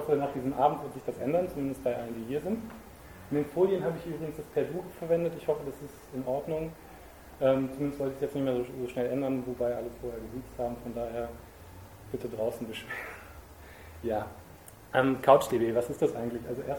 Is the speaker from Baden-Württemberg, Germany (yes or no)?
yes; Stuttgart, Baden-Württemberg, Germany; Ich komme hier aus Stuttgart